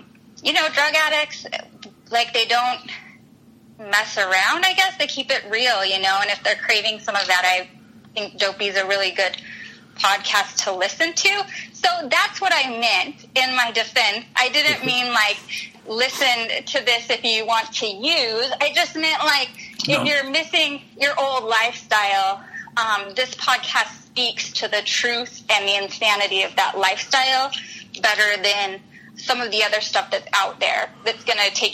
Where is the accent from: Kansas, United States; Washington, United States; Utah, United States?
Utah, United States; I grew up in Utah, so maybe people there talk very animated.